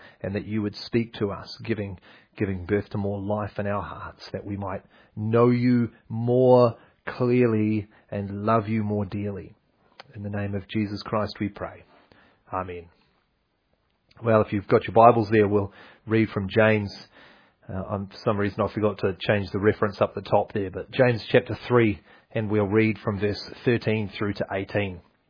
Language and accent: English; New Zealand; we hail from New Zealand, the mightiest country in the world. Really south. Like really south. Gloriously green. Filled with beautiful accents. And we come from Covenant Presbyterian Church.